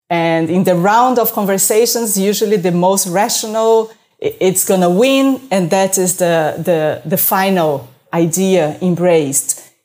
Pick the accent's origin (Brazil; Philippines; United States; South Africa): Brazil; moved away; I'm 100% Brazilian. I was born and raised in Brazil.